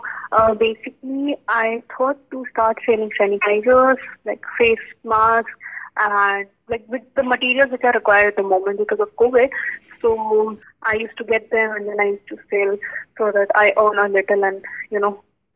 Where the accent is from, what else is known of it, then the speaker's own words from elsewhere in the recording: Gwalior, Madhya Pradesh, India; now in Melbourne, Australia; I'm 19 years old. I came to Melbourne in November 2019. I come from Gwalior, Madhya Pradesh in India.